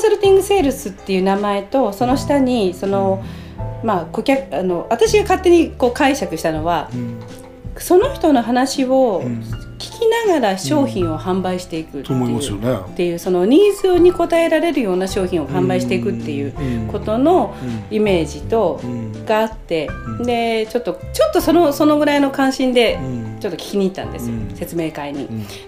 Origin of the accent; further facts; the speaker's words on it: Fukushima, Japan; 実は私の実家が福島にありまして、